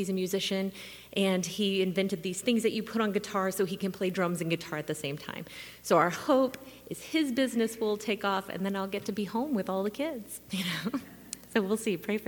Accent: Oklahoma City, Oklahoma, United States; I come all the way from Oklahoma City, so it's a little bit colder here.

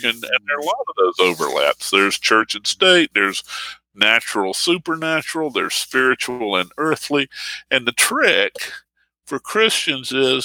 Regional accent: North Carolina, United States; also born or lived in Virginia; I grew up on the North Carolina, Virginia state line, and the farm was in both. My house was in one. My grandparents were in the other.

